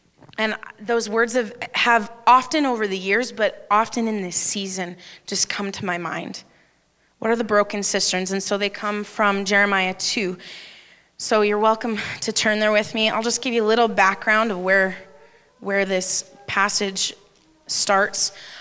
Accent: Regina, Saskatchewan, Canada; I'm from Regina originally.

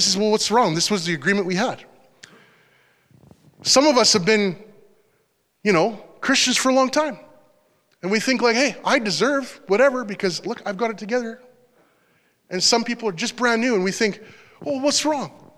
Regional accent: Canada; because I'm a Canadian

